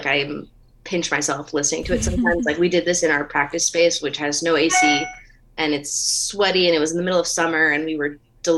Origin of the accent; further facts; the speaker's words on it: Los Angeles, California, United States; It's a tough town to grow up in. Like being born and raised in Los Angeles, everyone is striving for this thing